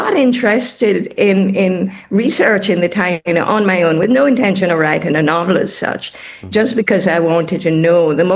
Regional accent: Jamaica; So my interest springs from the fact that I'm a Jamaican.

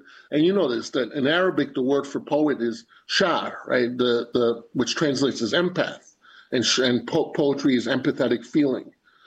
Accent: Queens, New York, United States; So growing up in Queens, New York, I'm the first person in my family ever born in the West, really.

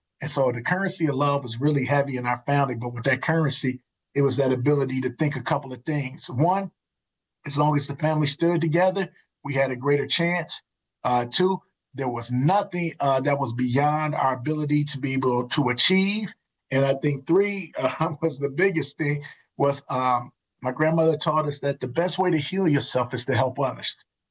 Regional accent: Milwaukee, Wisconsin, United States; And when I grew up in Milwaukee, this is really the crux of the matter. Milwaukee was the best place to live for a Black person in the early 70s.

